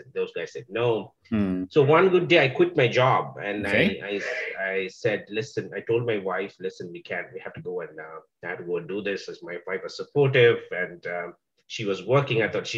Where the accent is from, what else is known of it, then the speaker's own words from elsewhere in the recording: Sri Lanka; now in United States; I came to the US 22 years ago. My parents were originally from India, but I grew up in Sri Lanka. I was born and brought up in an area that's not very much known in Sri Lanka. It's the tea plantations